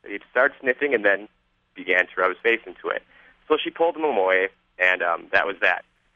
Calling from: Washington, District of Columbia, United States; I'm calling from Washington, D.C.

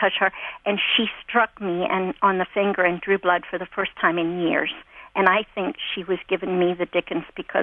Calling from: Hedgesville, West Virginia, United States; And I'm from Hedgesville, West Virginia.

